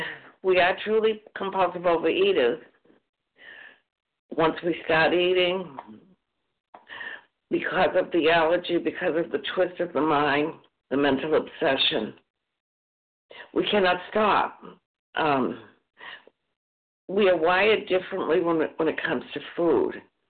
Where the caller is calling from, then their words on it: Massachusetts, United States; I'm calling from Massachusetts.